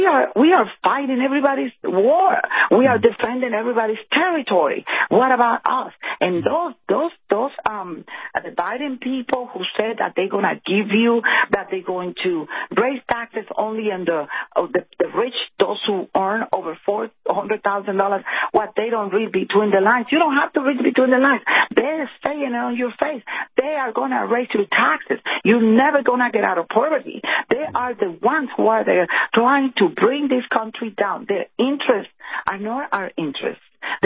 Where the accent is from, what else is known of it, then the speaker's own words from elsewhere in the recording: Dominican Republic; moved away as an adult; even though I came from the Dominican Republic with a law degree already, but I know that I have to start from the beginning. Because I come from a country and I have to adapt to that other country that we learn to love.